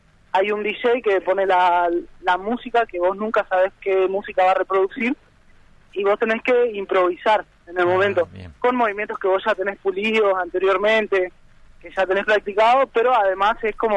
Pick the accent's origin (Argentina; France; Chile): Argentina; Soy el único argentino en la categoría de varones que va a representar. Uh-huh. Así que nada, estoy a pleno entrenando. Justamente me vine a Buenos Aires